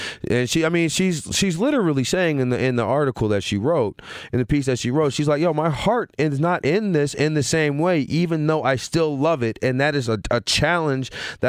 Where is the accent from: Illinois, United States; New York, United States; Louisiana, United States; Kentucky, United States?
Louisiana, United States; I grew up in Louisiana. All we watched was football.